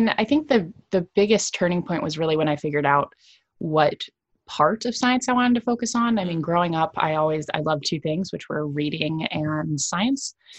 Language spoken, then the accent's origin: English; Iowa, United States; Growing up in Iowa, you're not near any beach unless you count lakes.